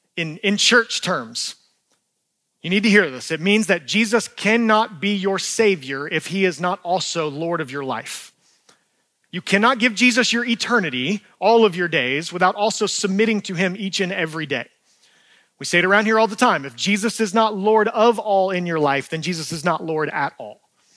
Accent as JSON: {"language": "English", "region": "Georgia", "country": "United States", "said": "I'm from North Georgia."}